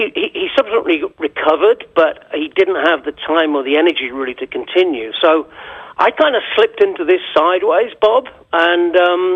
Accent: England, United Kingdom; moved away as an adult; I'm English. I moved here in 2004.

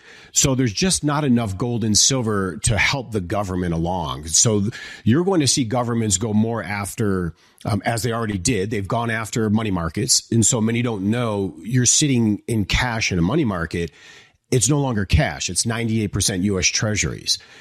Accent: Detroit, Michigan, United States; I'm from Detroit originally.

